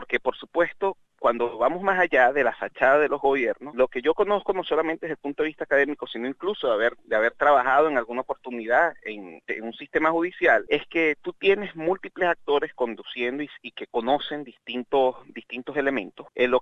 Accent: Maracaibo, Zulia, Venezuela; hay un puente que están construyendo a apenas 20 minutos, media hora, donde vive mi familia allá en Maracaibo

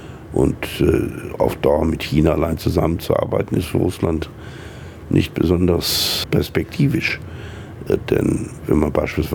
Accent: North Rhine-Westphalia, Germany; Wir sagen bei uns in Westfalen

